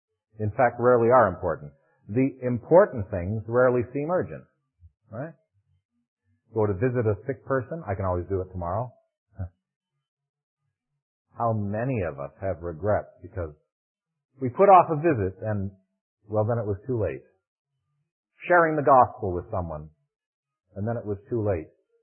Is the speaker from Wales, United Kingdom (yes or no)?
no; Scotland, United Kingdom; And I'm a Scotsman, you know.